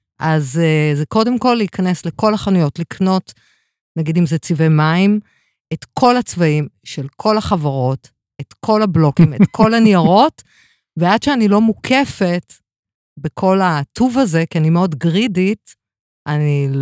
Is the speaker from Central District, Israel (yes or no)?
yes; Petah Tikva, Central District, Israel; born there; נולדתי בפתח תקווה